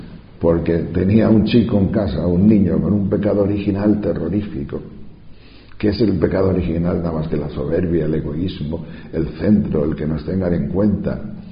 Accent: Tejerina, Castile and León, Spain; El Pico de las Palabras es un pico que hay en mi pueblo, alto. Mi pueblo es muy de montaña.

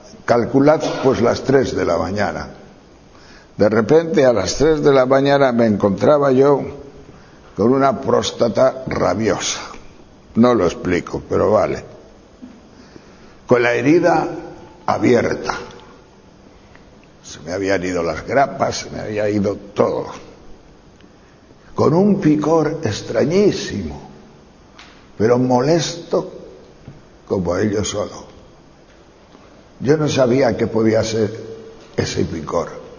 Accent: León, Castile and León, Spain; estuve una semana en un hotelito de unas 30 habitaciones por mi tierra de León

